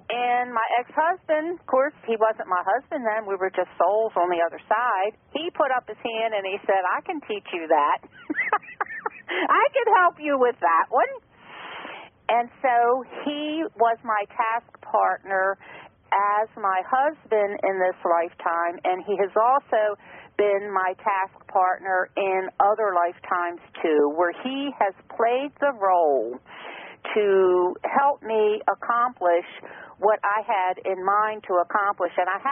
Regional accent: Maryland, United States; You know, I get this I get this from a lot of people. I'm in Maryland.

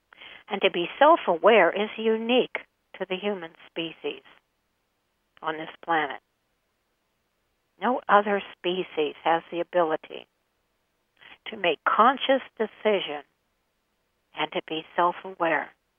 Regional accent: United States; become a fad here in America, and probably it's picked up everywhere on the planet. But I notice it being an American.

